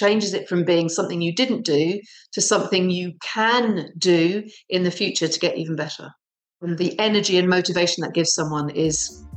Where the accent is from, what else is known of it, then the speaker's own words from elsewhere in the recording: South East England, United Kingdom; So I've grown up in the southern half of the UK, a county called Surrey.